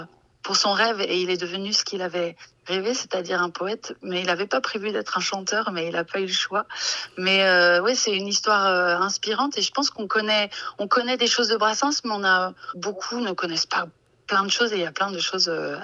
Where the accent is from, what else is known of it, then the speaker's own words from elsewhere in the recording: Nantes, Pays de la Loire, France; born there; Non, moi je suis née à Nantes